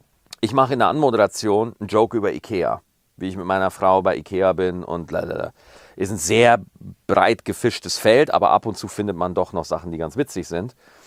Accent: Bavaria, Germany; Ich bin Bayer, aber ich fühle mich in Bayern als Außenseiter. Ich fühle mich nicht wie ein richtiger Bayer.

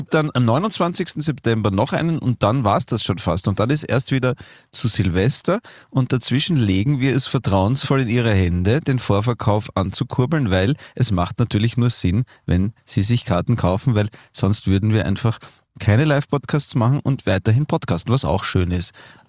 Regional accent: Vienna, Austria; born there; Also ich bin zwar in Wien geboren

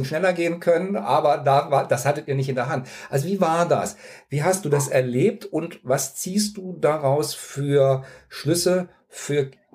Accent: North Rhine-Westphalia, Germany; Ich bin in der Nähe von Köln aufgewachsen

